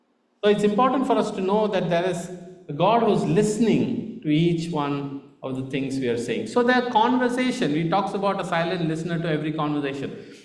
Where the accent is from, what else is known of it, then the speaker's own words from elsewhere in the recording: India; accent: Indian; my Indian accent kicks in very often, and I'm trying to see how I can neutralize that accent.